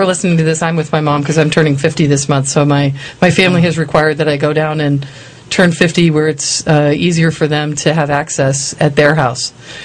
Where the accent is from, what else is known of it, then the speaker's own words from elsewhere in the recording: United States; I'm American.